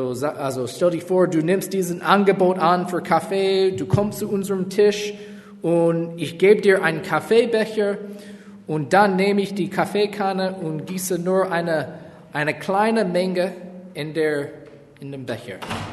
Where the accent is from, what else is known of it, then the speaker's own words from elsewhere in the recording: Texas, United States; now in Hamburg, Germany; Meine Familie und ich wohnen hier in Hamburg seit 2018. Wir kommen aus den Staaten, also besonders aus Texas